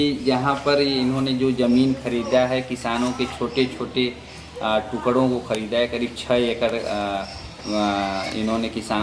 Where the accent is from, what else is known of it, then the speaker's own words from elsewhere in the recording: Mehdiganj, Uttar Pradesh, India; और मैं मेहदीगंज नागेपुर का निवासी हूँ।